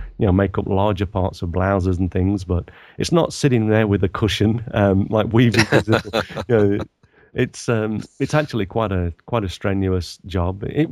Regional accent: England, United Kingdom; now in Japan; I don't intend to go back to England. As much as I love England as my sort of my motherland, or you know, my home country, I just love Japan more

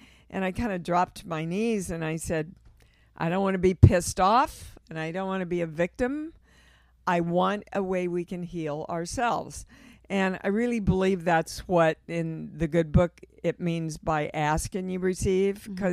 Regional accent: Kansas City, Missouri, United States; Kansas City.

